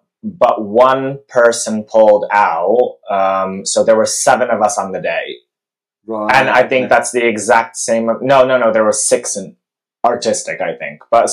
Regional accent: Poland; English is a second language; moved away; nobody besides my home country knew who the hell I was, you know? So it was like, if this guy who flew over from Poland, like, if he does very well, like, well done for him.

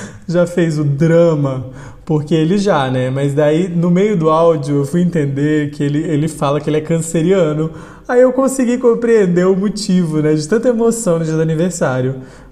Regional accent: Mossoró, Rio Grande do Norte, Brazil; foi na brincadeira de esconde-esconde, lá em Mossoró ainda, na cidade onde eu nasci.

